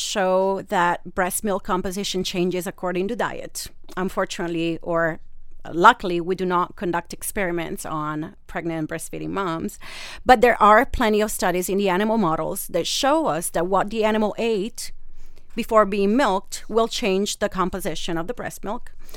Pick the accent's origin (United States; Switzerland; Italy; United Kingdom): Italy; English is a second language; And some cured salami, because I'm from Italy